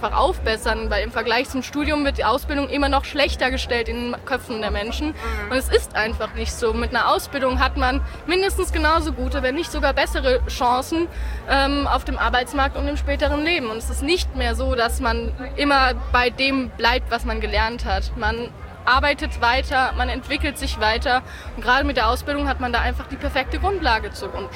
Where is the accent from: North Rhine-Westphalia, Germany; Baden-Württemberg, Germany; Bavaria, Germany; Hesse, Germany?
Hesse, Germany; Darmstadt; Also ich komme aus Darmstadt und habe gerade letzte Woche meine Abschlussprüfung gemacht.